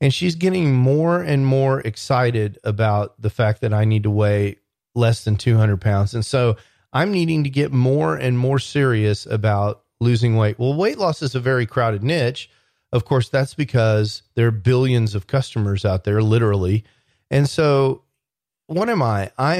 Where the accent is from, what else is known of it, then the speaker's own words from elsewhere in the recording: Texas, United States; I live in Texas. A lot of gun talk here. It's because I'm from Texas.